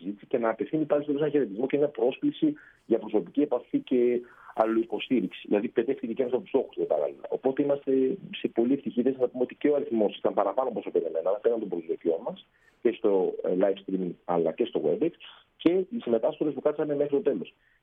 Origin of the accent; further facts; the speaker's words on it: Central Macedonia, Greece; Είμαι από τη Βόρεια Ελλάδα, από την περιοχή της Θεσσαλονίκης και πάντα τιμώ από την πλευρά της μητέρας μου για την περιοχή της Κοζάνης